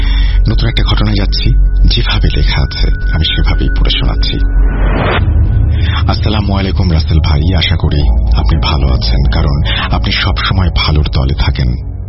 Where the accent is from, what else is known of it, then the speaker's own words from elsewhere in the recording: Daulatpur, Khulna Division, Bangladesh; আমাদের বাড়ি দৌলতপুর থানা ফিলিপনগর ইউনিয়নের পদ্মা নদীর তীরে অবস্থিত।